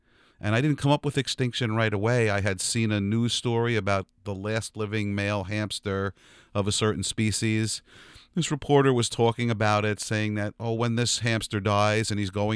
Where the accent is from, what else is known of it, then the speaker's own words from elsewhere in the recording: East Rockaway, New York, United States; Yeah, so I grew up in East Rockaway, New York